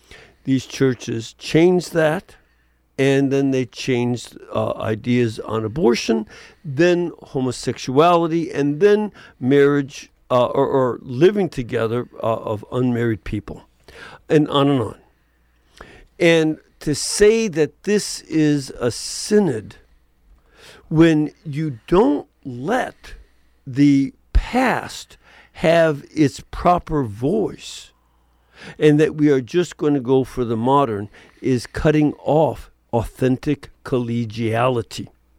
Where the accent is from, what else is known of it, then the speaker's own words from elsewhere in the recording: Chicago, Illinois, United States; The Catholic Church, even more than in Chicago, my hometown, believes that just because you're dead, it doesn't mean you lose your vote.